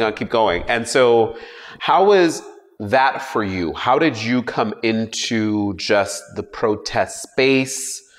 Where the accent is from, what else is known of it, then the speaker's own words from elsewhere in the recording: New York City, New York, United States; I'm originally from New York City and lived in Brooklyn before moving here.